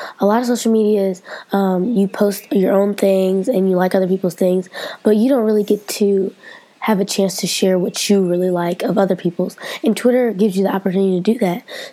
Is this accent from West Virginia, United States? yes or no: no; Cleveland, Ohio, United States; So I'm from Cleveland, so it's a picture of a billboard in Cleveland with the Cavaliers.